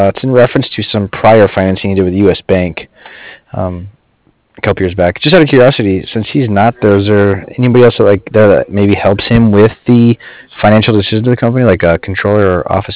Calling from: Cardiff, California, United States; I'm calling from Cardiff. It's C-A-R-D-I-F-F

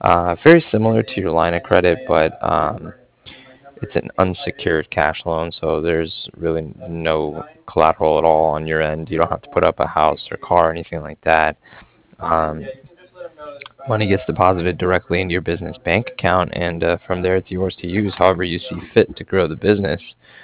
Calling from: Cardiff, Wales, United Kingdom; I'm calling from Cardiff

